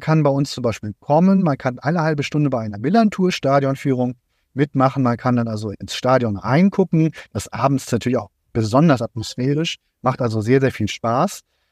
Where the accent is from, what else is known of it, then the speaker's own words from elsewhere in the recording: Cuxhaven, Lower Saxony, Germany; born there; Ich bin ja nicht auf St. Pauli geboren oder so. Ich bin gebürtig Cuxhavener.